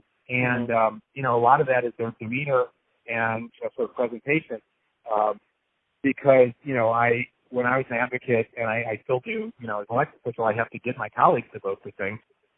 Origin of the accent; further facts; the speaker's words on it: St. Louis, Missouri, United States; I had, you know, canvassed and gone door to door where I grew up in St. Louis